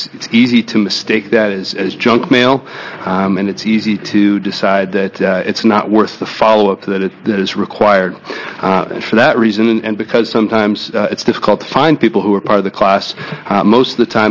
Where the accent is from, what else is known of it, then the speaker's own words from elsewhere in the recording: Beaverton, Oregon, United States; from Beaverton.